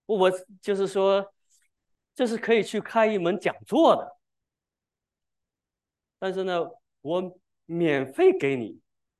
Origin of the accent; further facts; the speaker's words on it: China; 就像我们中国人说的叫什么？狗咬吕洞宾，不识好人心